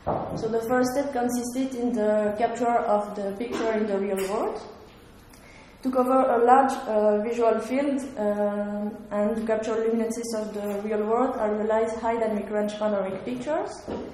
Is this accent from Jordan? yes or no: no; Belgium; English is a second language; I come from Belgium, and I'm an engineer in architecture.